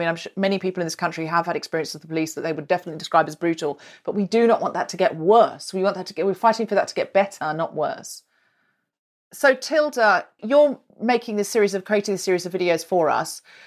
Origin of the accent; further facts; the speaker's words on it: United Kingdom; why we reserve the right as British people to be noisy and annoying